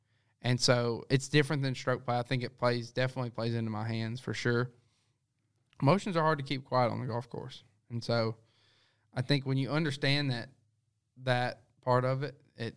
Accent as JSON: {"language": "English", "town": "Crockett", "country": "United States", "tie": "born or raised there", "said": "growing up in Crockett where, you know, you're not going to get great conditions all the time"}